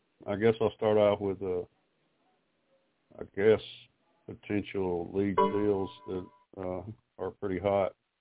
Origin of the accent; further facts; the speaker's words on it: Alabama, United States; I'm from Alabama.